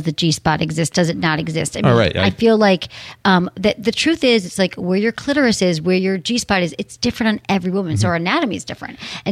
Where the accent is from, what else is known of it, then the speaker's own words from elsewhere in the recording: Michigan, United States; I'm from Michigan.